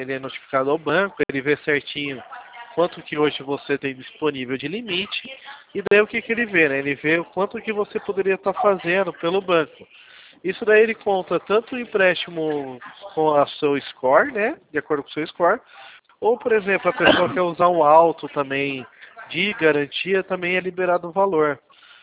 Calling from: São Paulo, Brazil; Eu sou localizado em estado de São Paulo, no interior de Jundiaí.

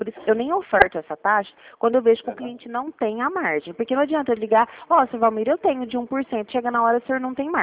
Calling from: Ribeirão Preto, São Paulo, Brazil; Eu falo da plataforma de Ribeirão Preto.

